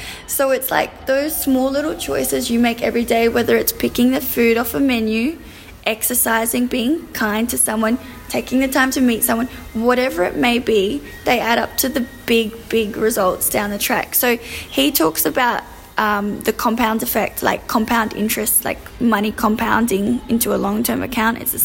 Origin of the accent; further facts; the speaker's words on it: Australia; now in India; I wanted to see if I, as an Australian girl, could come here and make a name for myself